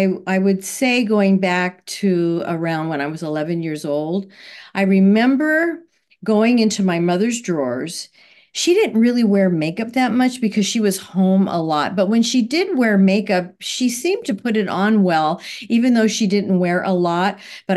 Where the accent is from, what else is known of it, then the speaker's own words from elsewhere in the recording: Newhall, California, United States; Well, I grew up in Los Angeles. I grew up in a small town called Newhall, California, which I still live.